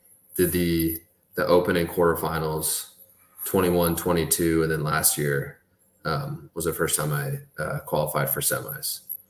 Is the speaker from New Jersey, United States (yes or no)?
no; California, United States; And I'm originally from California, so maybe like somewhere in the back of me, my body is used to being outside in California.